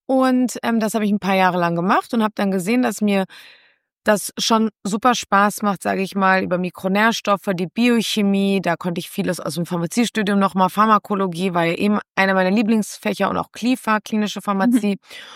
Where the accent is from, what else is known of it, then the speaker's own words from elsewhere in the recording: Berlin, Germany; ich komme aus Berlin, ich bin hier geboren